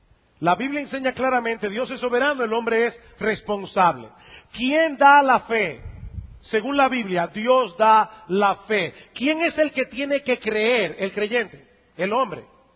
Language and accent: Spanish; Dominican Republic; en nuestro desempeño como dominicanos